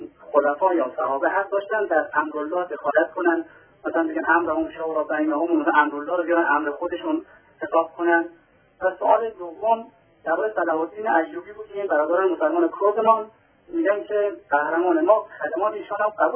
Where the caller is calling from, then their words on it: Mashhad, Razavi Khorasan, Iran; از مشهد هستم.